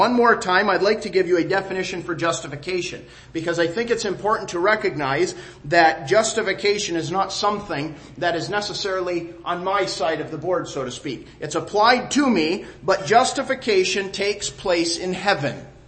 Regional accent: United States; You know, I'm American, you know

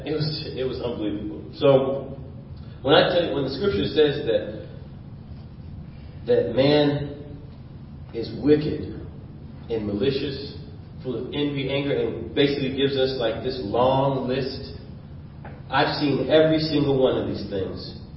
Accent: Detroit, Michigan, United States; Growing up in Detroit on the streets and stuff, I used to see pretty much all these things as a young black male

